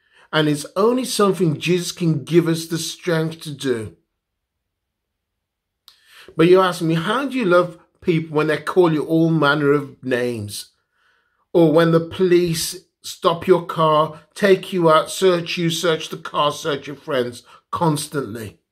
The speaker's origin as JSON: {"language": "English", "town": "Wolverhampton", "region": "West Midlands", "country": "United Kingdom", "tie": "born or raised there", "said": "That was my life growing up in Wolverhampton."}